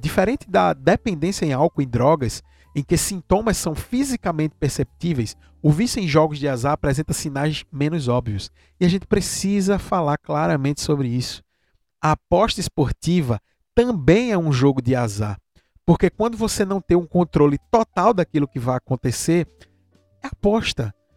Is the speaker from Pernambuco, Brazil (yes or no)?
yes; Pernambuco, Brazil; Eu sou de Pernambuco, Globo Esporte PE.